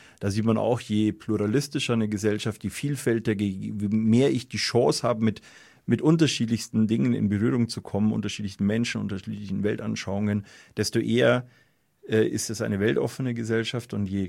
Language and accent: German; Munich, Bavaria, Germany; born there; Persönlich, ich bin in München geboren, finde ich, dass wir in München schon auch eine hohe Lebensqualität hat